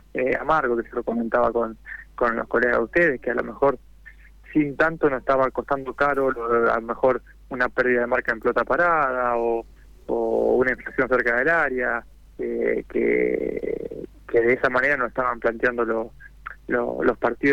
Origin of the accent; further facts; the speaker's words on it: Sanford, Santa Fe, Argentina; born there; Así es, sí, es sur de Santa Fe, al lado de la ciudad de Casilda, para ubicarse un poco más, claro.